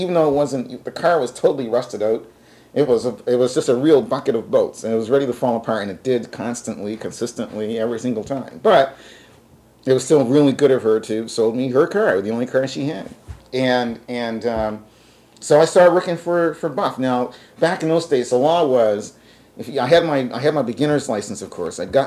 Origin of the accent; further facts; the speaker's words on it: Halifax, Nova Scotia, Canada; also born or lived in Annapolis Valley; Although I didn't grow up there. I grew up in Halifax, and that's the Annapolis Valley.